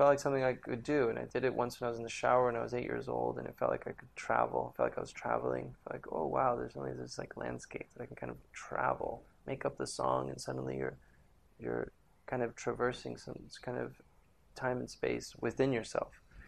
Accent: Caracas, Capital District, Venezuela; I grew up in Venezuela, in Caracas, Venezuela

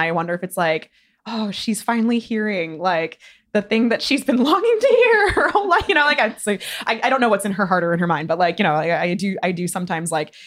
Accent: East Coast, United States; Like, I come from the East Coast. I grew up near Boston. I grew up near New York.

